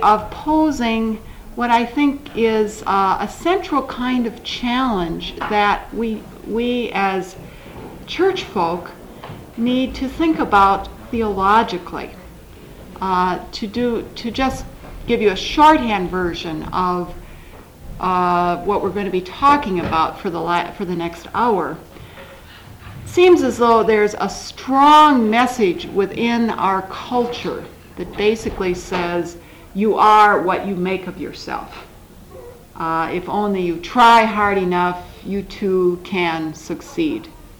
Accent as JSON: {"language": "English", "town": "Chicago", "region": "Illinois", "country": "United States", "said": "I'm from Chicago, where I work for the churchwide offices of the ELCA."}